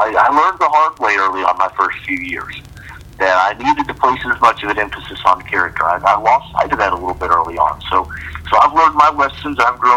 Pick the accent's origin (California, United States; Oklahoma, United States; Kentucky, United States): Kentucky, United States; Lexington; Now, I'm from Lexington originally. I'm from around this area. My front door is 23 miles away from Kentucky State.